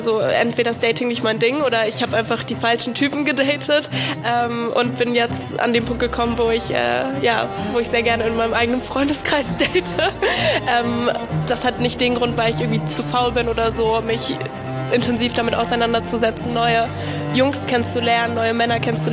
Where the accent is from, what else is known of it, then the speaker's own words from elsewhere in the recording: Berlin, Germany; Also ich bin in Berlin aufgewachsen